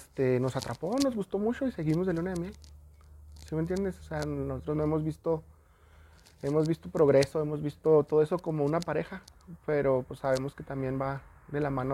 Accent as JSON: {"language": "Spanish", "region": "Chihuahua", "country": "Mexico", "said": "soy de la Mármol."}